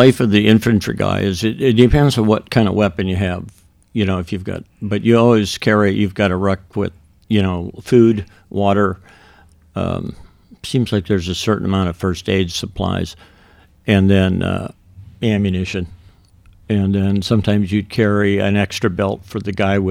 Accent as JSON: {"language": "English", "town": "Ellensburg", "region": "Washington", "country": "United States", "tie": "born or raised there", "said": "I grew up in Kittitas County in Ellensburg, same you, and I didn't even know there were places like that."}